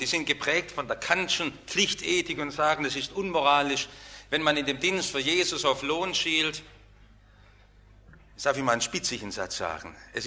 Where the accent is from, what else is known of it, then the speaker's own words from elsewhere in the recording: Stuttgart, Baden-Württemberg, Germany; Ich bin aufgewachsen im Stuttgarter Westen